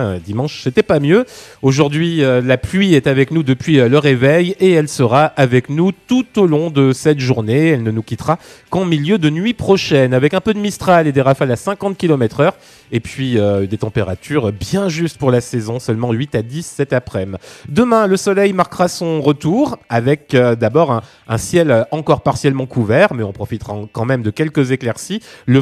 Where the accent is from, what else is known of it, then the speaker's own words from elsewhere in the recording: Saint-Etienne, Auvergne-Rhône-Alpes, France; il fallait que je conclue ça en tant que Stéphanois quand même.